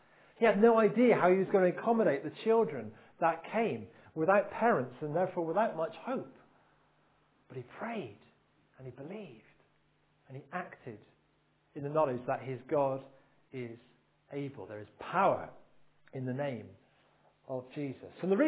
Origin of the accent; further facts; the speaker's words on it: Bristol, South West England, United Kingdom; Now, I come, as most of you know, from Bristol. My accent probably betrays it.